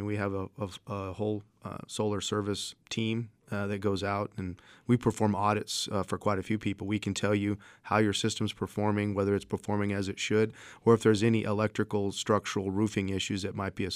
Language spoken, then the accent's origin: English; Gila Bend, Arizona, United States; My parents' house in Gila Bend, got to get a shout out to my hometown, Gila Bend.